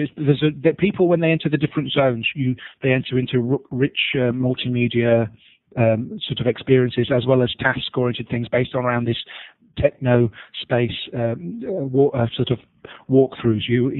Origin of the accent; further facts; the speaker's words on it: Yorkshire and the Humber, United Kingdom; I'm from Yorkshire